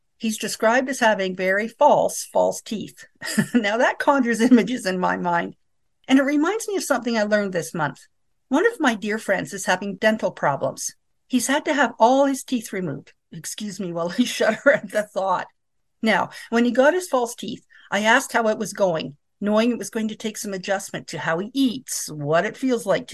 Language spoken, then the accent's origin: English; Ontario, Canada; born there; I was born on the Manitoulin Island with a French-Canadian grandfather and an Anishinaabe grandmother.